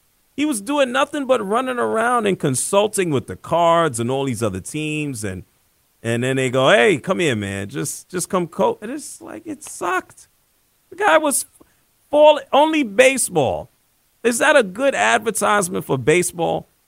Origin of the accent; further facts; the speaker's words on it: Northeast, United States; I remember watching him quite a bit growing up in the Northeast and looking at the AL East.